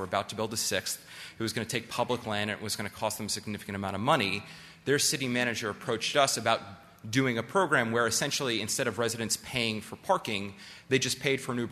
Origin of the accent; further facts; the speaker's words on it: Brooklyn, New York, United States; I grew up in New York City in Brooklyn, and I, my entire life, could not get a cab in Brooklyn.